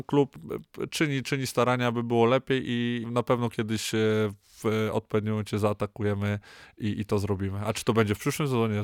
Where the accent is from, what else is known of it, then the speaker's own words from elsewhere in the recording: Gdańsk, Pomeranian Voivodeship, Poland; No możemy tutaj gdzieś tak lokalnie patrzeć, tak, pochodzę z Gdańska